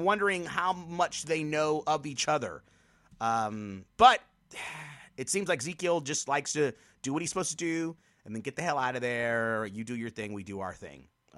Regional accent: United States; United States, what's up, y'all? I'm from the States as well.

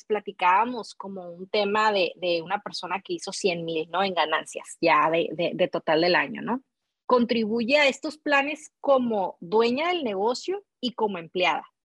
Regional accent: Mexico; yo que vengo de México, no hay tanto allá.

